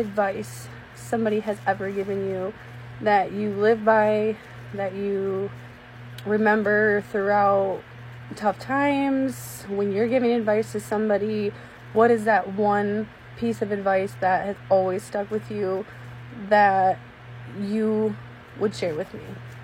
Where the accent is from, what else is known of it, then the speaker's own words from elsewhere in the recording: Flint, Michigan, United States; I'm from Flint, Michigan, and I listen to the Josh Terry podcast.